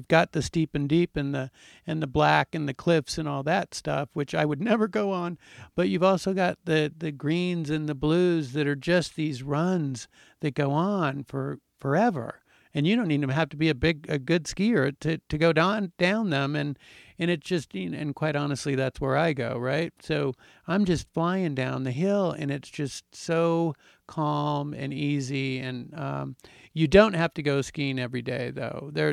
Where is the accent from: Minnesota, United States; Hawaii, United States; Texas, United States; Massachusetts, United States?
Massachusetts, United States; Boston; now in Telluride, United States; We, as I told you, I am from Boston, and when you're from Boston, you tend to be a food snob. And so when I came to Telluride